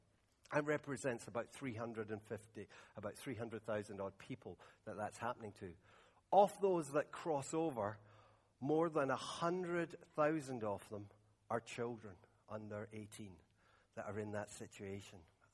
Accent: South Korea; I grew up in South Korea

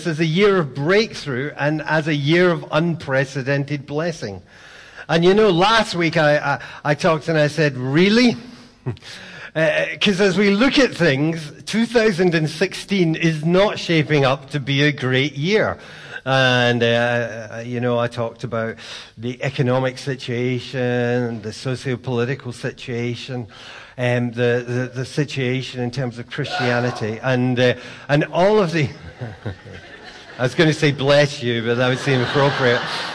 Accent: Scotland, United Kingdom; sometimes being Scottish, a lot of advantages, but sometimes it has a series of disadvantages.

